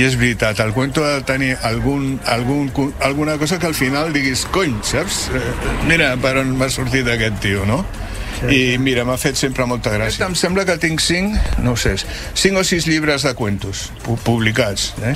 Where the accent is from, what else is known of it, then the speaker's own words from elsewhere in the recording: Barcelona, Catalonia, Spain; Bueno, sempre Barcelona, clar, sempre perquè soc barceloní.